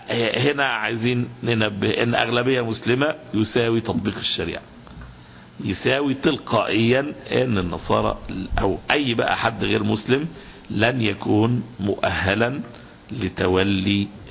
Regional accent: Egypt; احنا عندنا في مصر

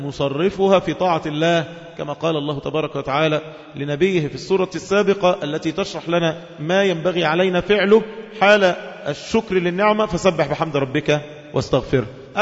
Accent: Egypt; بلادنا مصر

